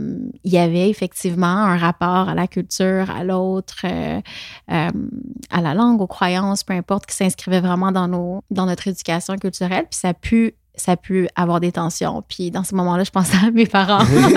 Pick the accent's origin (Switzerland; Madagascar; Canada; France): Canada; Quebec; born there; Moi, mes parents ont émigré du Moyen-Orient. Je suis née au Québec. Mais j'ai quand même j'accorde une importance à mon bagage ethnique, donc arabe.